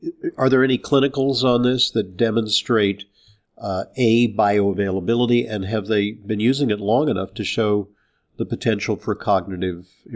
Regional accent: Los Angeles, California, United States; I'm from Los Angeles. I grew up there.

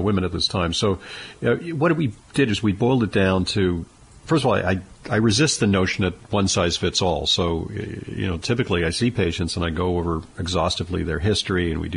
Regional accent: New York, United States; somewhere in the middle is New York, my home state.

